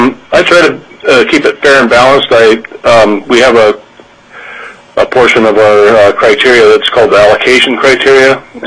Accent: Petersburg, Alaska, United States; I'm from Petersburg. I've been on the board approximately 9 years to date. I was born and raised and live in Petersburg. I graduated from Petersburg High School.

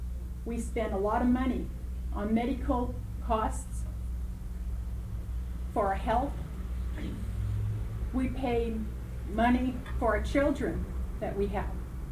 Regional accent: Juneau, Alaska, United States; I am a full-blooded Tlingit Indian, born and raised in Juneau.

